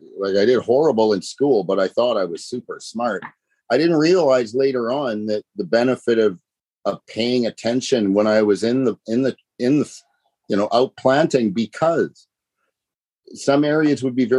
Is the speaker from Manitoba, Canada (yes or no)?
yes; Winnipeg, Manitoba, Canada; I grew up in Winnipeg in the Weston area. So shout out to all my Weston folks.